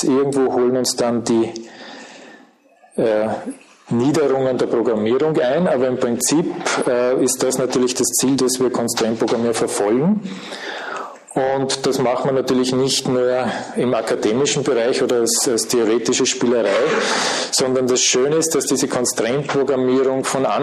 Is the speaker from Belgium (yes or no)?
no; Austria; außer natürlich in meiner Heimat Österreich